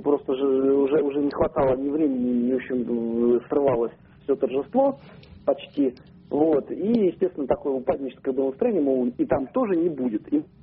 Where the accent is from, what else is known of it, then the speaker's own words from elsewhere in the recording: Moscow, Russia; я из Москвы.